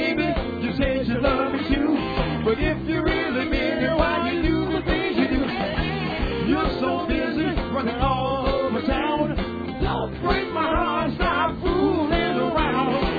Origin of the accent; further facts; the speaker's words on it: Gary, Indiana, United States; We come from Gary, Indiana, to bring the blues to you.